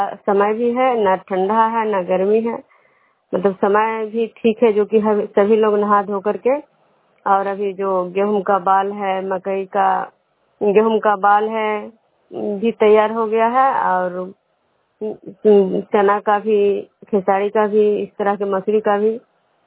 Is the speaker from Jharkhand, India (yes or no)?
no; Bishnupur, Bihar, India